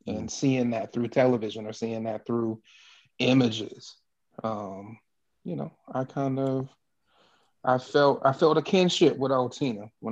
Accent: Nutbush, Tennessee, United States; When she talked about growing up in Nutbush, which I did, I had no idea Nutbush, Tennessee was actually a place.

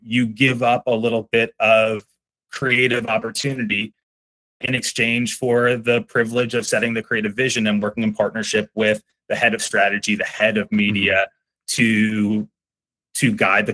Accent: Long Island, New York, United States; I grew up as a New York basketball fan. I grew up on Long Island. I grew up going to Knicks games.

